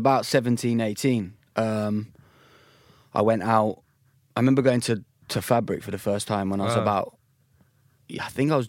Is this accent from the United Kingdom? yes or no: yes; Bedford, East of England, United Kingdom; now in London, United Kingdom; I'm from Bedford, which is like a small town.